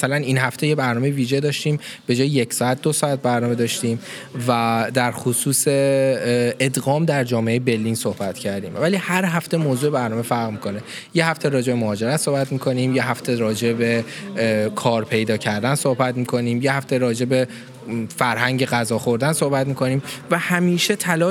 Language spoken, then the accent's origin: German; Iran; now in Germany; ich komme aus dem Iran. Seit 5 Jahren bin ich in Deutschland.